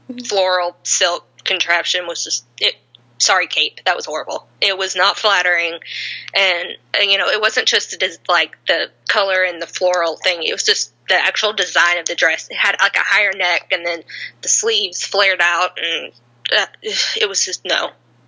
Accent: Tennessee, United States; And I'm from the South, you know, here in Tennessee, so we call the knit caps, or whatever you want to say, we call them toboggans.

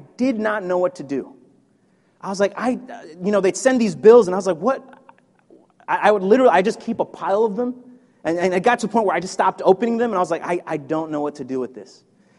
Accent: Virginia, United States; now in Baltimore, United States; To my shame, I didn't actually want to be in Baltimore. I grew up in Northern Virginia.

